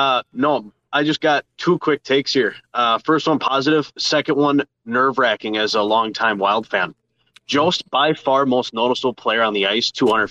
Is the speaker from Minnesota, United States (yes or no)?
yes; Stillwater, Minnesota, United States; now in Sweden; I'm out in Sweden, but I'm from Stillwater.